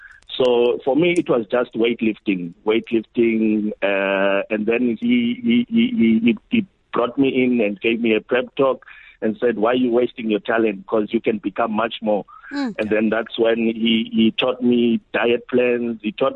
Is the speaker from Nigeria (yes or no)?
yes; Edo, Nigeria; Yes, I'm from Edo. Edo in Valencia, one of the locations there.